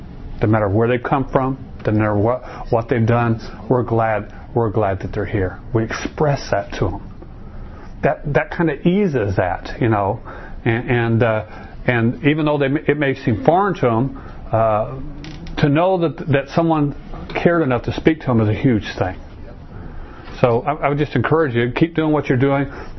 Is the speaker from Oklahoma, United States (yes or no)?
no; Arizona, United States; And I was raised in Arizona, so I don't deal with this color stuff very well.